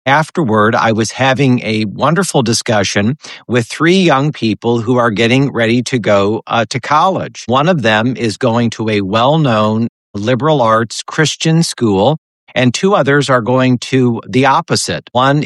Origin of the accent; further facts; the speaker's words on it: Fort Wayne, Indiana, United States; And even though I had been educated in public schools in Fort Wayne, Indiana, my hometown, I never really experienced enormous challenges to my faith or to my worldview.